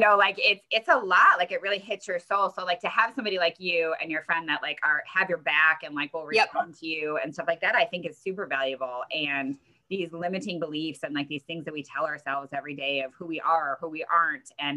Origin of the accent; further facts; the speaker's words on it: Michigan, United States; I'm from Michigan. You're in Wisconsin.